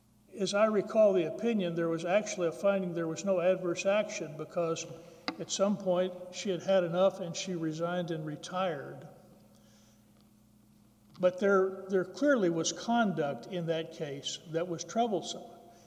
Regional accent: Fort Worth, Texas, United States; If it pleases the court … from Fort Worth

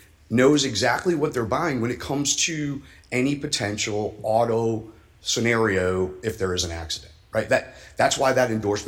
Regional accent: New Orleans, Louisiana, United States; That's what happens when, you know, I'm from New Orleans.

